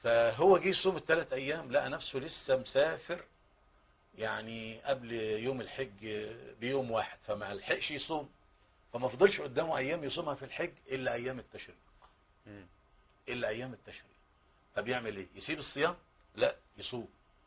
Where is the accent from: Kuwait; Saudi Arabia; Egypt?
Egypt; بلدنا مصر